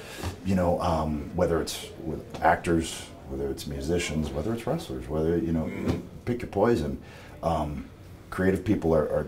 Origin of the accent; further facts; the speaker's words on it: Ontario, Canada; just we're two kids from Southern Ontario with no in to this industry at all.